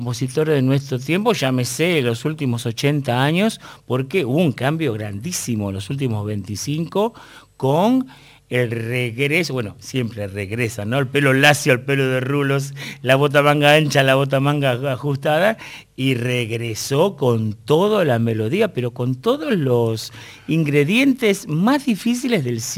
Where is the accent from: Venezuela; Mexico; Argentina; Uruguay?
Argentina; La música argentina, somos argentinos